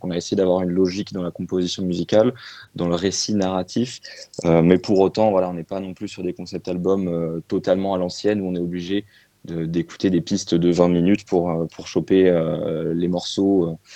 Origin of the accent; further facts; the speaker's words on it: Tours, Centre-Val de Loire, France; Donc, on vient de Tours.